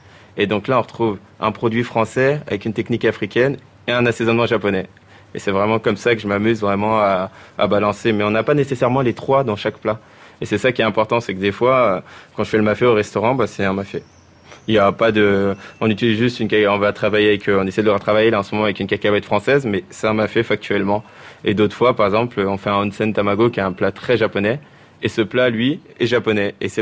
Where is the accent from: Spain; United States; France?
France; je suis né en France, donc j'ai grandi avec la culture française. Mais à la maison, moi avec mes parents, on parle bambara, on parle soninké.